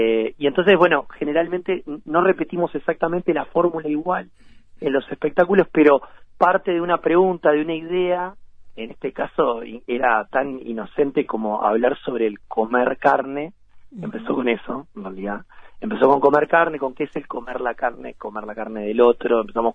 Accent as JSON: {"language": "Spanish", "region": "Montevideo", "country": "Uruguay", "said": "Leo es de Fray Ventos y yo soy de Montevideo"}